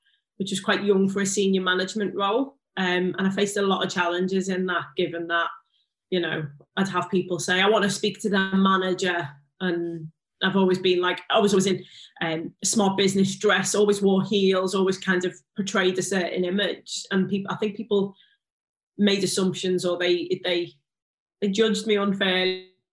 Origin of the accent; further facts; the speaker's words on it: Liverpool, North West England, United Kingdom; accent: Scouse; I am a Scouser. I am from Liverpool. So it all started with me in Liverpool, went to, you know, local high school. I'm from a council estate in Liverpool.